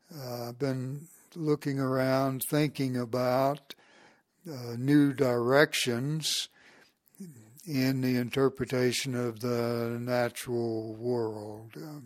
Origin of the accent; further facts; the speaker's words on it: Virginia, United States; I was born Scots Presbyterian in the Valley of Virginia, and those people, they said, like the Scots before them, and the old country, those people sort of loved gospel and landscape.